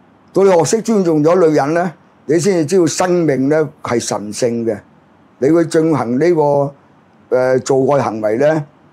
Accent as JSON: {"language": "Cantonese", "country": "Hong Kong", "said": "屌咩而家我哋香港人冇錢又頭暈啦"}